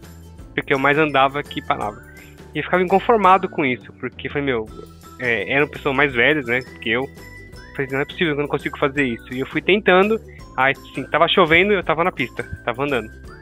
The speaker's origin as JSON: {"language": "Portuguese", "region": "São Paulo", "country": "Brazil", "said": "Eu sou aqui de São Paulo, tenho 39 anos"}